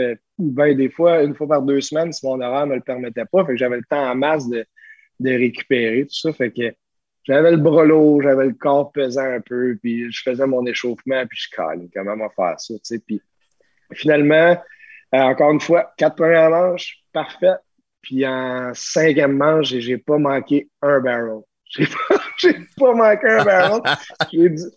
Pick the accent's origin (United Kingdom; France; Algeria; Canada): Canada; Quebec City, Quebec; Moi, ça me faisait plaisir de relancer chez nous, à Québec, au stade municipal.